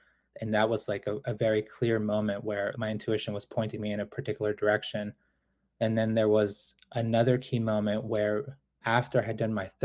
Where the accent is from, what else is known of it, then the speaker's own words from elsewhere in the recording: Boston, Massachusetts, United States; because I was growing up in Boston.